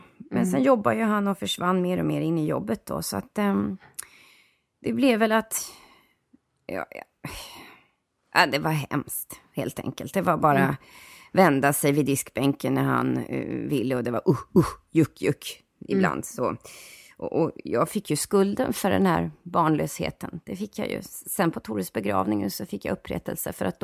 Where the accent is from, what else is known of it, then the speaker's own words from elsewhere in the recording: Björkhagen, Stockholm County, Sweden; Jag är ju 67 år då, så att jag växte upp i Björkhagen, Hammarbyhöjden, på Ystadsvägen, i de radhusen där